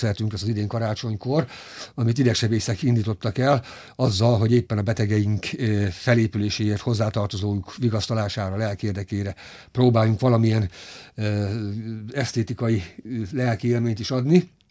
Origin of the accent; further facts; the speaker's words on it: Debrecen, Hajdú-Bihar, Hungary; Most hát én mivel debreceni vagyok